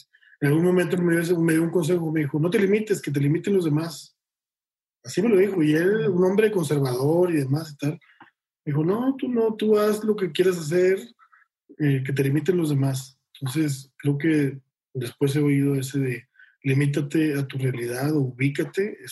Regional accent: Monterrey, Nuevo León, Mexico; yo soy de Monterrey

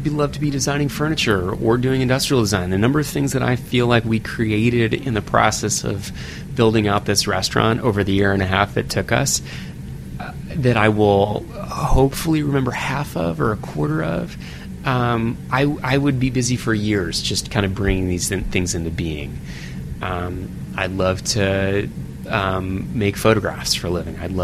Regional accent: Woodbury, Connecticut, United States; Growing up in Litchfield County, Connecticut, growing up in Woodbury

